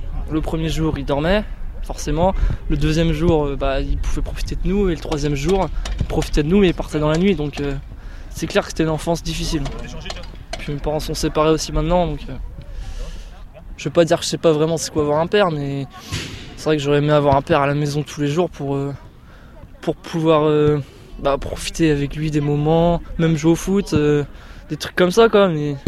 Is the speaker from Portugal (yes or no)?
yes; Portugal; Je suis portugais aussi, donc c'est de la famille à moi ici.